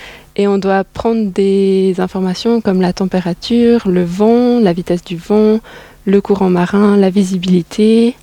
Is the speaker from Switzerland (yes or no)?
yes; Switzerland; je pense que en tant que Suisse où on ne vit pas proche d'un océan